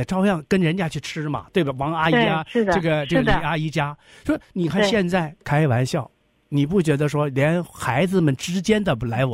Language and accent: Chinese; Northeast China, China; 而且我们东北人，那我们倒没有这种这个生活的这样的一个处境。